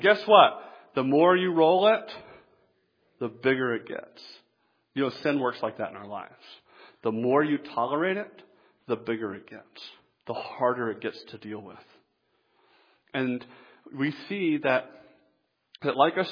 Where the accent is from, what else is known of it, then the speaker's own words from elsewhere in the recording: the South, United States; I'm from the South originally, and so when we got snow in the South, it was like that much.